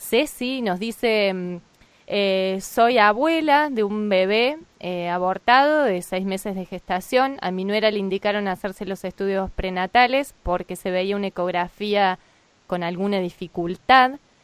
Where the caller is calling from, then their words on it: Villa María, Córdoba, Argentina; de Villa María.